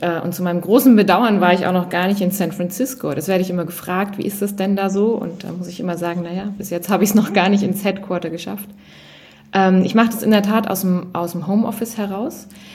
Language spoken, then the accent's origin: German; Bavaria, Germany; Ich komme ursprünglich aus Bayern.